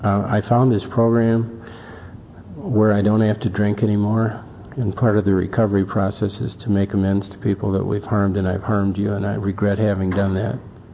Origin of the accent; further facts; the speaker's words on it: Wisconsin, United States; I grew up in Wisconsin, and there were a lot of lakes there and rivers.